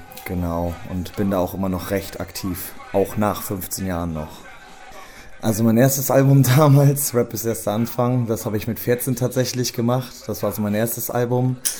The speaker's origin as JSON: {"language": "German", "town": "Itzehoe", "region": "Schleswig-Holstein", "country": "Germany", "tie": "born or raised there", "said": "Also ich bin in Itzehoe geboren, bin hier auch groß geworden tatsächlich damals. Aber dann sind wir erstmal nach Hohenlockstedt gezogen."}